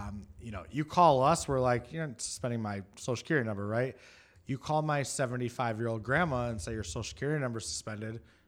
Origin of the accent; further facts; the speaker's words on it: Michigan, United States; I'm from Michigan.